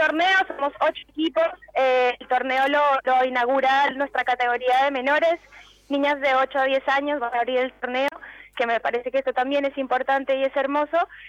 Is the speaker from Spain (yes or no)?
no; Colombia; Yo como colombiana también muy conmovida y muy emocionada por esto.